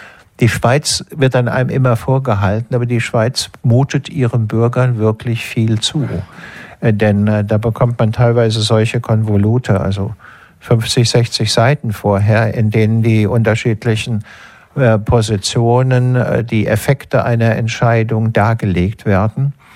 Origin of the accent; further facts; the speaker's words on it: Hesse, Germany; Ich meine, ich komme aus Hessen, ursprünglich.